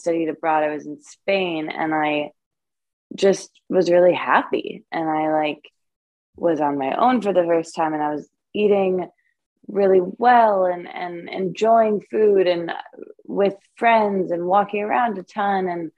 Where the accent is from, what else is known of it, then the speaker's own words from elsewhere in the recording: Michigan, United States; I grew up in Michigan, and it's a in the Midwest of America, in like a small town.